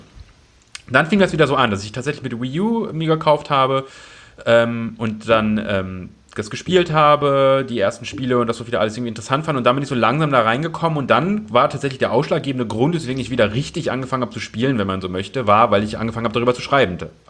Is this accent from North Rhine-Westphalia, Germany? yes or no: no; Osnabrück, Lower Saxony, Germany; auf dem Dachboden meiner letzten WG in Osnabrück, wo ich herkomme, vergessen.